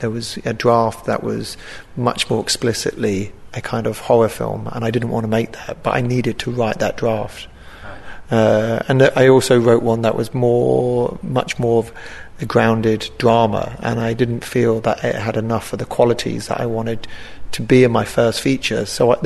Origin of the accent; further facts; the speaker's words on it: Jersey; I grew up in Jersey and know that environment very well